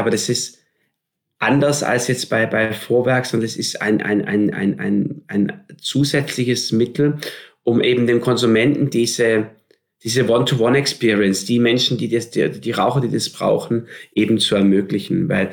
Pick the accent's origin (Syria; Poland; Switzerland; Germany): Germany; Stuttgart, Baden-Württemberg; Ich bin gebürtiger Stuttgarter im Schwabenland auf dem Land.